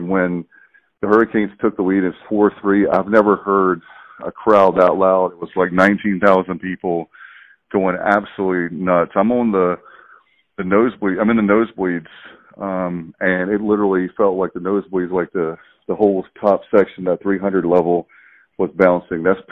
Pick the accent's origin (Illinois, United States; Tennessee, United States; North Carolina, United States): North Carolina, United States; Durham; obviously I grew up in Durham